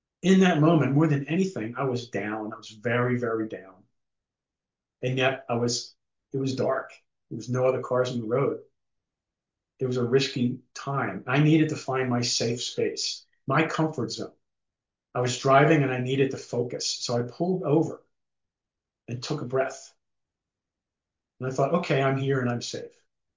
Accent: Ireland; I'm so thankful I'm Irish because we know how to laugh at anything, even ourselves.

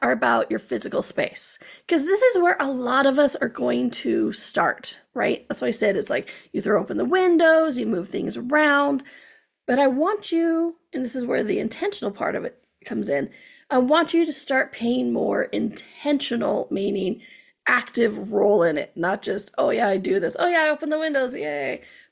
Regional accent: Arizona, United States; I know some places, I grew up in Arizona, I know it has hotter, and holy hell, what the hell is going on hot.

